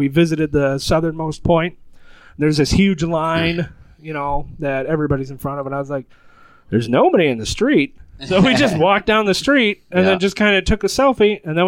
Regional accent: Michigan, United States; But yeah, the lady's like, where are y'all from? And I was like, we're from Michigan.

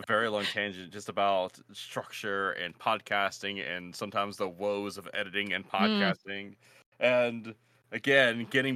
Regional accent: New Orleans, Louisiana, United States; I'm from New Orleans, down here where I live.

